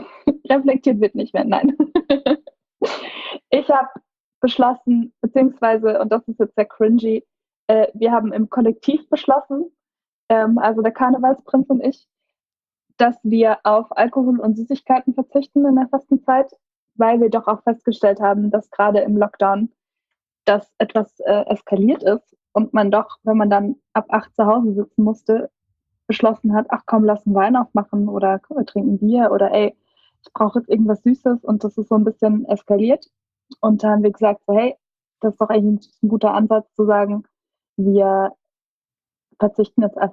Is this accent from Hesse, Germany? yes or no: no; Karlsruhe, Baden-Württemberg, Germany; Ich bin in Karlsruhe groß geworden, im Umkreis, in den Bergdörfern gibt es Fasching und auch Faschingsclubs, was komplett an mir vorbeigegangen ist als Kind.